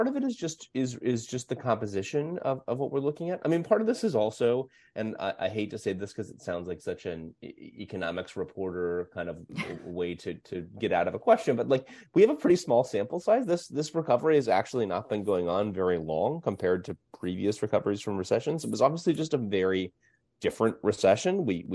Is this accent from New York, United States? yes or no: no; Oregon, United States; I'm from Oregon. I'm a huge microbrew fan, so I understand.